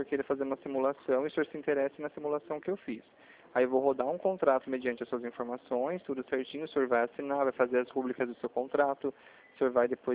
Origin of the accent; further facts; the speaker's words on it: São Paulo, Brazil; Sou daqui do estado de São Paulo.